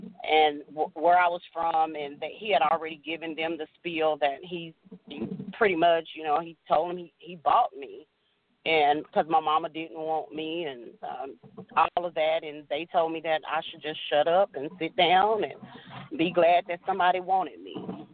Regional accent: Dallas, Texas, United States; another part of Dallas called Dixon Circle. I can say that because everybody knows where Dixon is, and I'm from Dixon.

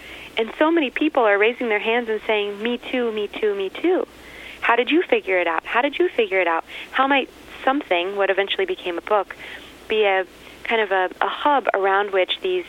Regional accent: Texas, United States; Well, originally from Texas.

